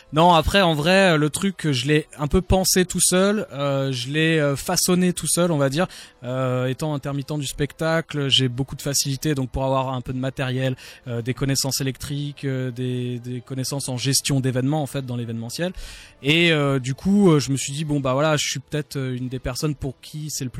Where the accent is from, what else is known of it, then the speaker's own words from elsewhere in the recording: Béziers, Occitanie, France; born there; je suis né à Béziers le 26/87.